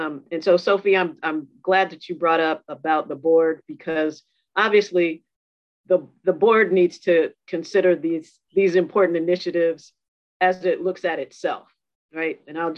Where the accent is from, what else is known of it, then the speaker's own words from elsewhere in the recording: Berkeley, California, United States; I grew up in Berkeley and I moved away and I came back.